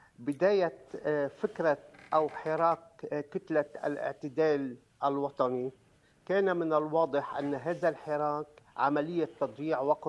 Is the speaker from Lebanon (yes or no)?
yes; Lebanon; نحن كمواطنين لبنانيين